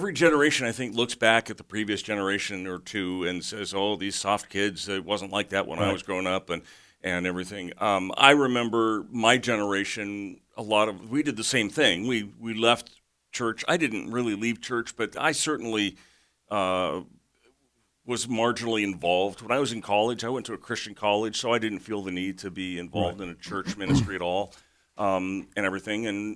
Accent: California, United States; I grew up in California, though, and I felt the same. Of course, I was a PK. I was a pastor's kid.

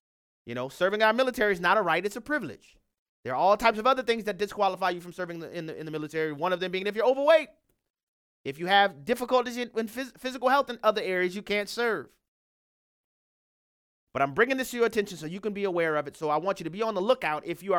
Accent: New Orleans, Louisiana, United States; Well, in places like New York and in my hometown of New Orleans, where you have Entergy exclusively

